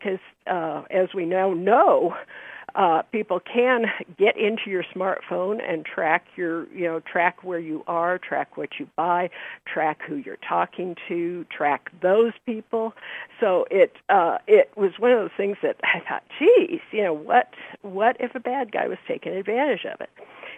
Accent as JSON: {"language": "English", "town": "San Diego", "region": "California", "country": "United States", "tie": "born or raised there", "moved": "yes", "lives_now": "Montana, United States", "said": "Well, I was born in San Diego and lived there until 1988 and moved to Montana."}